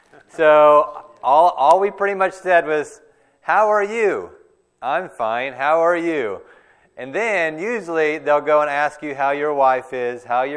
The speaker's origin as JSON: {"language": "English", "town": "Abilene", "region": "Texas", "country": "United States", "tie": "born or raised there", "said": "I'm from Abilene. I've been here my entire life, born and raised in Abilene."}